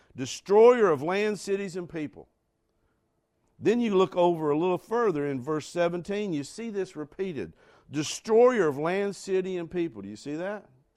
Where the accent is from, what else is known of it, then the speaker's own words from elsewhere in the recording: Mooresville, North Carolina, United States; Glenn was part of our community where I grew up in Mooresville, North Carolina, just outside, actually, of Mooresville, North Carolina.